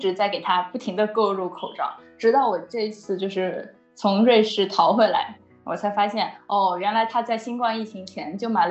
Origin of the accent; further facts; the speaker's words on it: China; 虽然我作为一个中国人这么说不太好